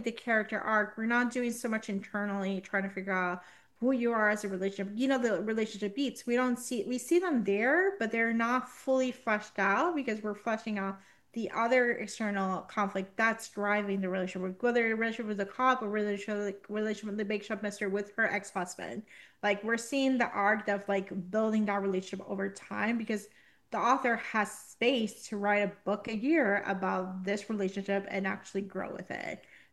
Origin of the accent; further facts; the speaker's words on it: Puerto Rico; I grew up in Puerto Rico where gossip is kind of like our storytelling.